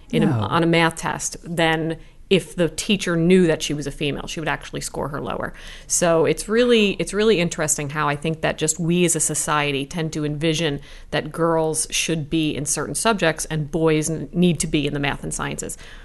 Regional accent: New Jersey, United States; Yes, absolutely. I'm from Jersey, born and raised.

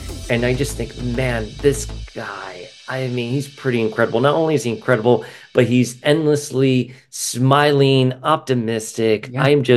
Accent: Miami, Florida, United States; I grew up here in Miami. I went to school. I'm Cuban. I went to school with Cubans, Puerto Ricans, Colombians, Brazilian.

